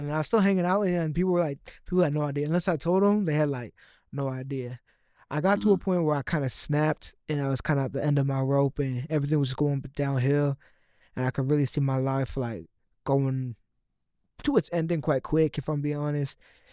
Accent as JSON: {"language": "English", "region": "Utah", "country": "United States", "tie": "born or raised there", "also_born_or_lived": "Cleveland, Ohio", "moved": "yes", "said": "Growing up in Utah was definitely interesting. Definitely, if I'm being honest, a bit of a homogenous population over there. So leaving Utah and then going to Cleveland, Ohio"}